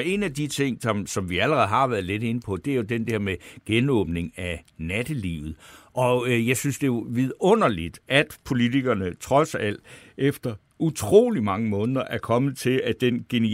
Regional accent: Svendborg, Region of Southern Denmark, Denmark; Jeg har så selv været i Svendborg, hvor jeg kommer fra

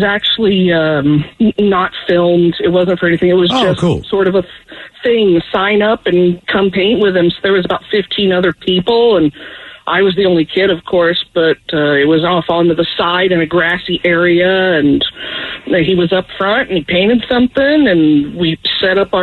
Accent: Fairmount, Indiana, United States; I'm from Indiana. I grew up in Fairmount, Indiana, which is where James Dean is from as well.

